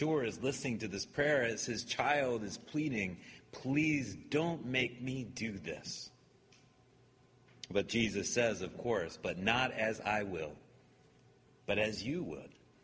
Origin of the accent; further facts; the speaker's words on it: St. Louis, Missouri, United States; He had many, many friends in the Christian community where we grew up in St. Louis.